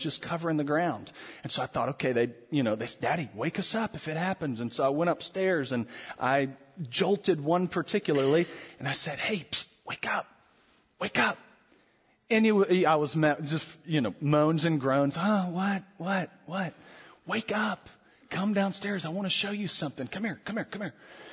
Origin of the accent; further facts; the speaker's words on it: Florida, United States; now in Louisville, United States; it snowed here in Louisville. And my family, we are from Florida, and we haven't quite gotten over the fact that it snows.